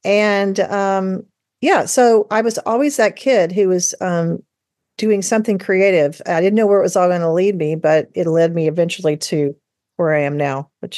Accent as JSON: {"language": "English", "town": "Atlanta", "region": "Georgia", "country": "United States", "tie": "born or raised there", "said": "I'm an only child, and I grew up in Atlanta, Georgia."}